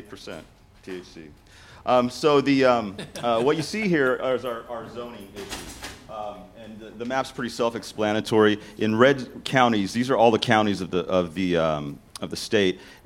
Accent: Washington, United States; I'm from Washington State.

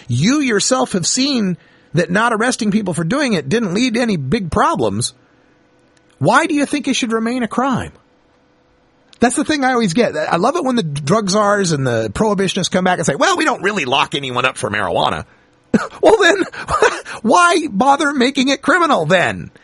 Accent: Idaho, United States; a young lady who wrote in from Idaho Falls, Idaho, my home state of Idaho

